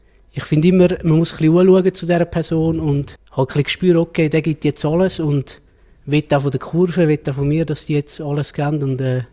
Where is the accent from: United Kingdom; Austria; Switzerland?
Switzerland; Zurich; ich bin im Limmatal aufgewachsen.